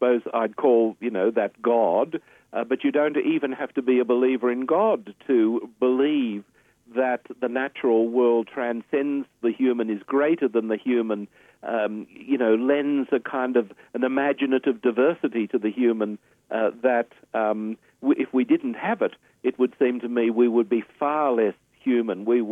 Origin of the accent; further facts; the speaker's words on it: Australia; as an Australian, you appreciate water because we are so short of water on such a dry continent.